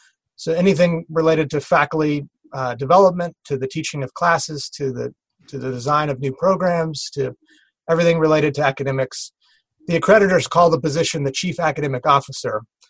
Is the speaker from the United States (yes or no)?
yes; Kingwood, Texas, United States; But I grew up in the Houston area of Texas in a suburb called Kingwood.